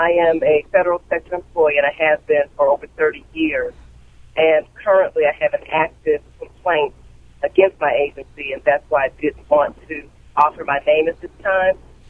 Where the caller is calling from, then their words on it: Washington, District of Columbia, United States; I am calling from the Washington, D.C. area.